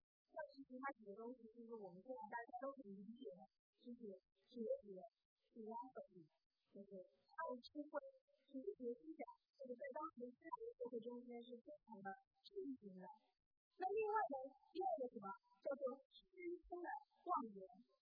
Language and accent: Chinese; China; 就是我们中国人的古籍，其实我们相信。中国传统的就是古人相信